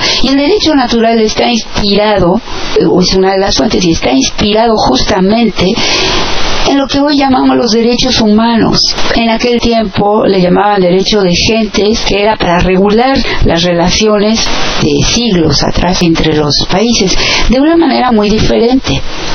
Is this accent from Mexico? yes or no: yes; Mexico; Nosotros, como mexicanos, tenemos que estar conscientes de qué está aquí en juego.